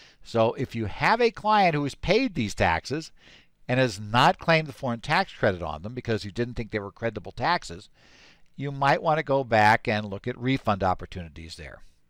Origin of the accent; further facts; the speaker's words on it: Arizona, United States; That is my home state here of Arizona.